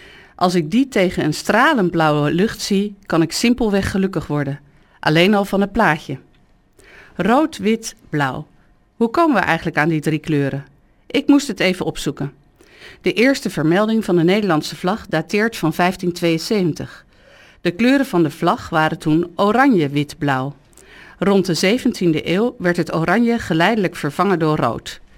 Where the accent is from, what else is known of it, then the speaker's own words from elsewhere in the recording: Netherlands; waar ik heel trots op ben en wij als Nederlanders ook heel trots op mogen zijn.